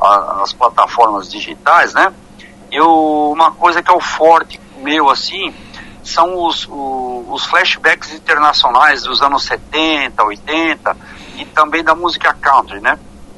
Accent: São Paulo, Brazil; also born or lived in Sorocaba; eu sou natural de Sorocaba, né? Como você falou, nasci em Sorocaba, fui criado em São Paulo, moro em São Paulo, né?

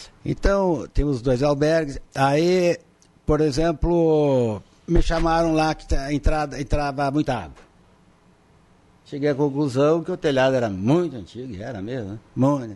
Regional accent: Lagoa Vermelha, Rio Grande do Sul, Brazil; also born or lived in Erechim; eu não sou de Lagoa Vermelha, nasci em Erechim, mas é a minha terra. Eu gosto aqui, me criei aqui

